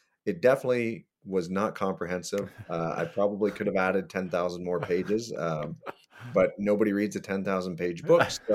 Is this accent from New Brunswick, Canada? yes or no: no; Wallaceburg, Ontario, Canada; my hometown in Wallaceburg, Ontario.